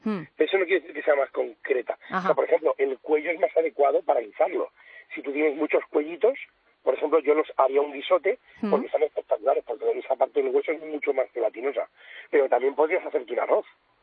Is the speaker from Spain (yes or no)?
yes; Spain; Somos españoles